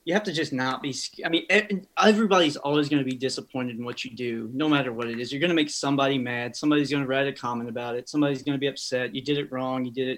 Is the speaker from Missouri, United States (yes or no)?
yes; Missouri, United States; I grew up in Missouri, like I said, in a small town